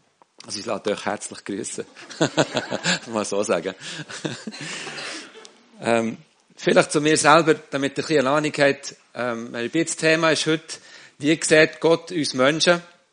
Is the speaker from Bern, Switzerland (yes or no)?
yes; Bern, Switzerland; now in Zürich, Switzerland; Ich bin selber im Bernbiet aufgewachsen. Ich hoffe, ihr versteht meinen Dialekt, sonst müsst ihr auf Hochdeutsch umstellen. Ich bin Müllersohn, ich bin auf dem Land aufgewachsen, wohne heute mitten in der Stadt Zürich.